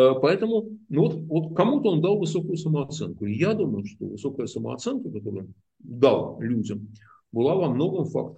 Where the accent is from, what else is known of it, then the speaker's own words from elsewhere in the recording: Saint Petersburg, Russia; я сам из Питера.